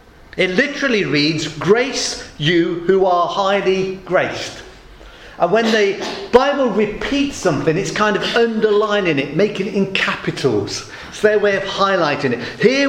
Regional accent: Southampton, South East England, United Kingdom; I come from Southampton.

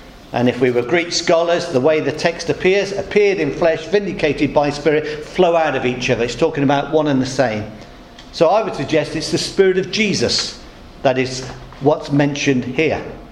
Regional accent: United Kingdom; But of course we don't do that, we're British.

